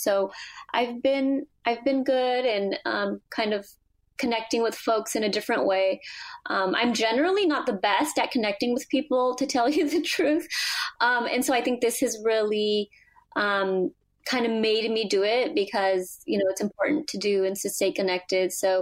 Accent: California, United States; also born or lived in Mexico; I grew up in California, born in Mexico, and I'm blind

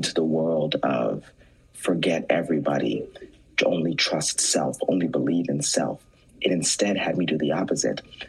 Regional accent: Ohio, United States; I felt this hate from the community in which I grew up in Ohio.

